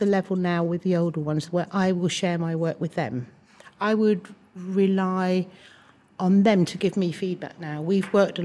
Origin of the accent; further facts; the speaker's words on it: Wales, United Kingdom; born there; I was born in South Wales and I moved to London, which was quite a traumatic time for me. And I was publican's daughter, so we moved a lot. We moved to different places.